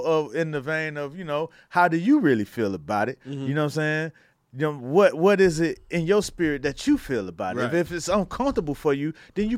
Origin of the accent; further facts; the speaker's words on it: Miami, Florida, United States; And I don't really like that kind of shit, because I come from Miami where you was already discounted.